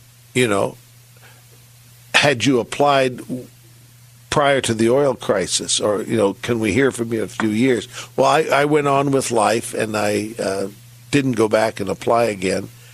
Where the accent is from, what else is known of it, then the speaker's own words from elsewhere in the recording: San Francisco, California, United States; As a kid growing up in San Francisco, I'd go down and watch the ships push out, sailing under the Golden Gate Bridge